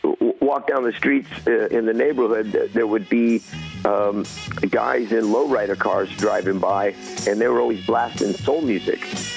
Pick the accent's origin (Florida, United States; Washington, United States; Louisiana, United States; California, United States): California, United States; San Jose; When I was a kid, there was a pretty diverse group of kids that we hung out with in my neighborhood and growing up in San Jose, California.